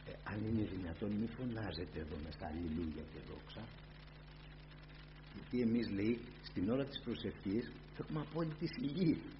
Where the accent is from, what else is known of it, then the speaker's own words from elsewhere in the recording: Greece; now in Hong Kong; Λέει, από πού είστε? Λέω, είμαστε, λέω, από την Ελλάδα.